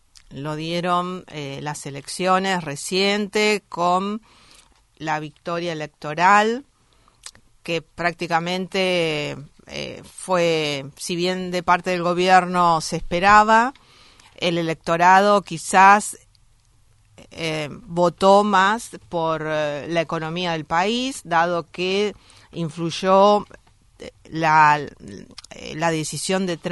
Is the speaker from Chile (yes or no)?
no; Argentina; creo que yo como argentina me sentí un poco amenazada.